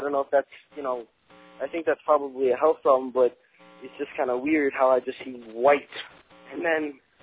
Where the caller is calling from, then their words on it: New York, United States; I'm calling from New York.